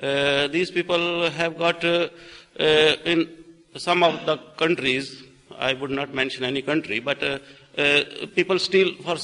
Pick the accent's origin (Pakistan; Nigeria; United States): Pakistan; born there; moved away; also born or lived in East Africa; I was born in Pakistan, went to East Africa, lived there for 24 years